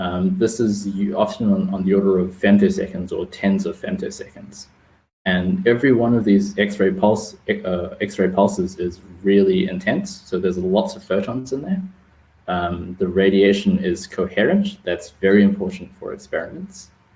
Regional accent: New Zealand; I am originally from New Zealand.

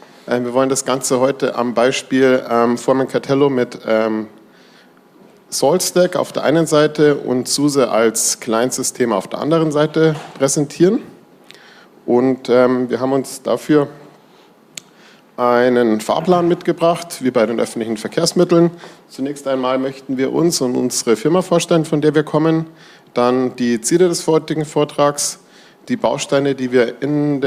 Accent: Munich, Bavaria, Germany; Ja, zunächst einmal, wo kommen wir her? Wir sind beide aus München.

